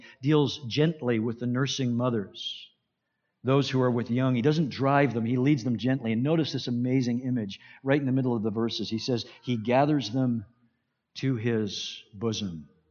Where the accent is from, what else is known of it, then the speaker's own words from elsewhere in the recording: Glasgow, Scotland, United Kingdom; when I was a little boy growing up in Scotland, I was never afraid to go to Glasgow with my dad.